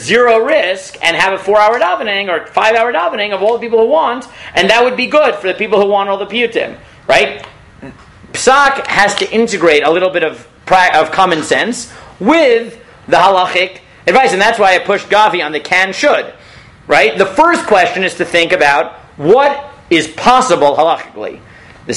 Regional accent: Staten Island, New York, United States; They never did this in my shul growing up in Staten Island, but in Israel they do it

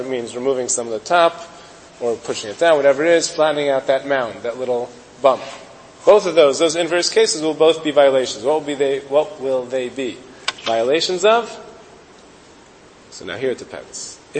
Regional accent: Brooklyn, New York, United States; and I come from Brooklyn, so even our backyards are made out of cement.

